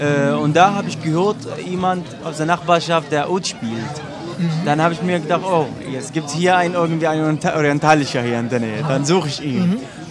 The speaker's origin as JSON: {"language": "German", "country": "Iraq", "second_language": "German", "said": "es war in der Musikschule in Irak, ist mein Heimatland."}